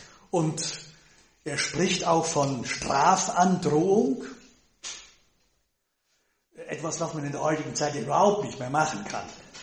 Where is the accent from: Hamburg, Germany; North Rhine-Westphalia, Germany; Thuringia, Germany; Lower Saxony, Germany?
North Rhine-Westphalia, Germany; Wie sagt man bei uns im Siegerland, da haben wir schon immer so gemacht, wie vor 150 Jahren, kommt bloß nicht auf die Idee, irgendwas daran zu ändern.